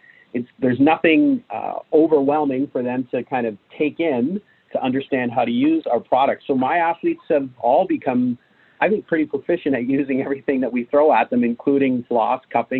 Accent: Lindsay, Ontario, Canada; We've had a lot of NHL players come out of my small community, and it's been great for me because I grew up with them.

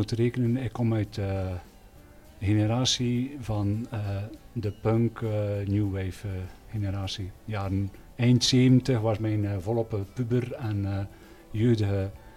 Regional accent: Bruges, West Flanders, Belgium; now in Roeselare, Belgium; ik ben geboren in Brugge. Mijn dialect vermoedt dat misschien wel een klein beetje. Nee, maar ik ben van Brugge oorspronkelijk. En sedert 2006 wonen wij in Roeselare.

